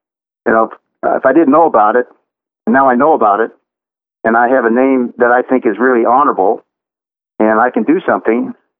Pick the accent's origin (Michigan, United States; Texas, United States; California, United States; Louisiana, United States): Texas, United States; I'm Native American. I'm Polynesian, but I'm brown skinned, and part of my former years were in the South in Texas, and I was a brown-skinned, fat, nice kid